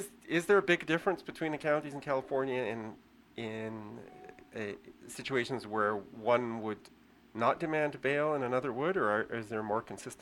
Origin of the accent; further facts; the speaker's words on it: Canada; I don't know if you knew it, but I'm Canadian, but I've traveled to the U.S. a lot.